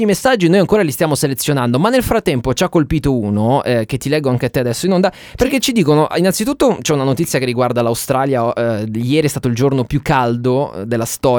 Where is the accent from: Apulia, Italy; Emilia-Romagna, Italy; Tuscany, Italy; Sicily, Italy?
Apulia, Italy; Taranto; now in Milan, Italy; noi vi parliamo da Milano, Giulia è del nord, di Parma, io sono di Taranto, quindi sono pugliese